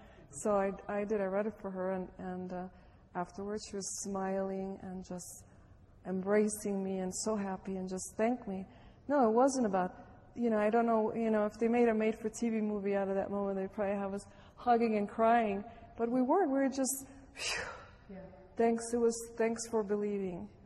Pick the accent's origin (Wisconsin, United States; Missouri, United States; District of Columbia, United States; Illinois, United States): Illinois, United States; Chicago; first language Spanish; English is a second language; But I was born and raised in Chicago, and so quite naturally my first language was Spanish, contrary to popular belief.